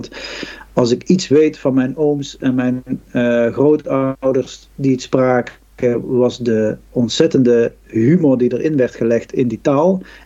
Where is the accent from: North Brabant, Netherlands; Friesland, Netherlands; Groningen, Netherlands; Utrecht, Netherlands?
North Brabant, Netherlands; accent: Brabantian; als Noord-Brabanders, dat geldt niet voor alle streken, maar als die de grens overgaan, worden ze veelal bestempeld, of wordt er veel sterk Kempisch in gehoord. Wij noemen het Brabants